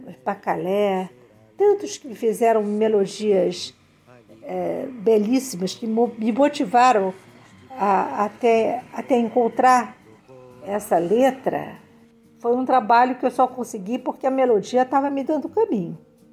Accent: São Paulo, Brazil; born there; quando eu nasci em São Paulo.

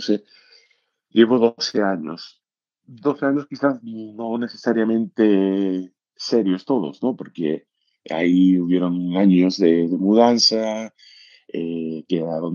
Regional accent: Gibraltar; now in Bahamas; Yo vivo en Las Bahamas, que llevo allí unos 4 años y medio así, pero soy originalmente de Gibraltar.

